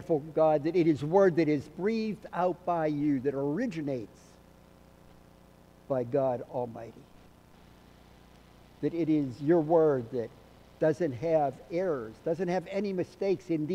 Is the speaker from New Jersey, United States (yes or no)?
no; Pennsylvania, United States; So that was how lofty my goals were as I was growing up outside of Pittsburgh.